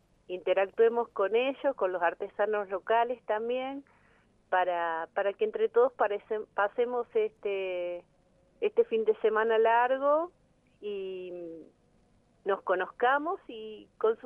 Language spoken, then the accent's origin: Spanish; Patagonia, Argentina; si bien la mayor cantidad somos de la Patagonia